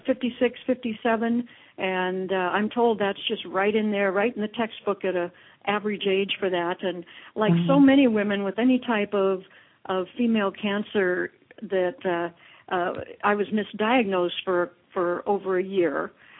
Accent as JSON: {"language": "English", "town": "Los Angeles", "region": "California", "country": "United States", "tie": "born there", "said": "Well, I was born in Los Angeles, and I was privileged to have a mentor."}